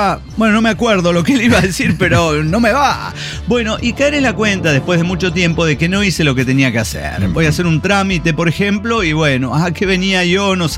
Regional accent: San Rafael, Mendoza, Argentina; born there; now in San Luis, Argentina; yo nací en San Rafael, Mendoza. Ahora estoy en San Luis, pero sí, por cuestiones de que me mudé de santo, nada más.

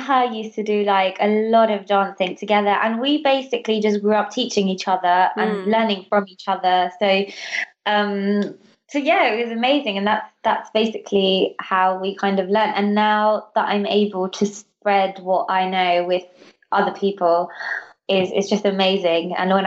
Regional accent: Gibraltar; growing up in Gibraltar, I've always, like I said, had an interest in Indian dancing

